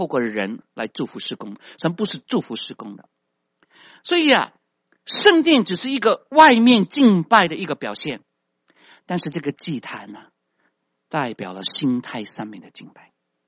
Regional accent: China; 但是这个不是我们中国人的一个一般的 practice 啊。我们去到一个地方先什么啊，找份工作，申请身份，然后呢开始买房子。

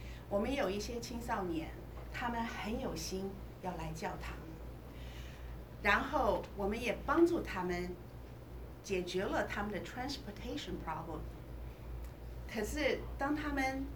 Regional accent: China; 所以有的时候我们中国人，我曾经也有犯过同样的错哈

